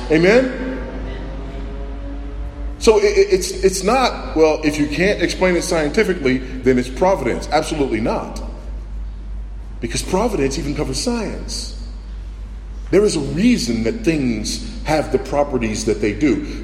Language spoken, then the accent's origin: English; Texas, United States; I come from Texas, and country music is big in Texas.